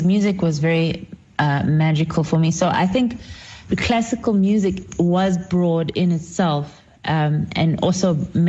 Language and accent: English; Soshanguve, Gauteng, South Africa; I mean, as even though I grew up in Soshanguve in Tswane